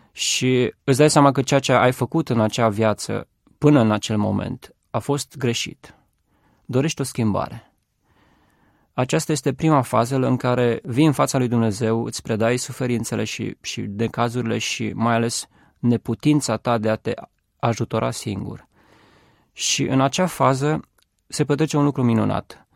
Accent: Constanța, Constanța County, Romania; born there; născut sunt în localitatea Constanța, pe malul Mării, o localitate foarte frumoasă, și provin dintr-o familie creștină, ortodoxă.

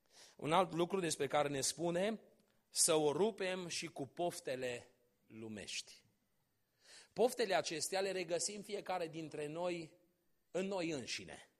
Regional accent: Sibiu, Sibiu County, Romania; Toți suntem din Sibiu, în câteva ceasuri ajungem acasă, ce ceasuri? Câteva minute ajungem fiecare acasă de unde suntem plecați

